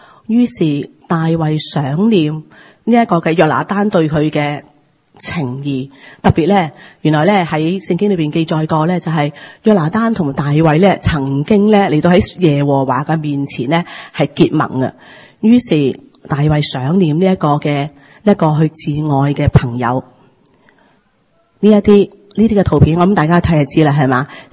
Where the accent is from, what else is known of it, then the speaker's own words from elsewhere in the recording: China; 我中國人一句做得好